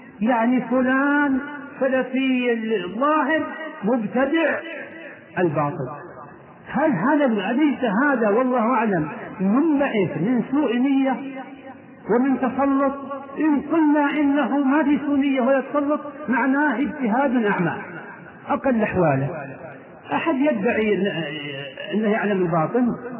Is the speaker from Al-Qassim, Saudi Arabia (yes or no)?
no; Riyadh, Riyadh Province, Saudi Arabia; وبالاخص مع لفف عندنا في الرياض فتنة عمياء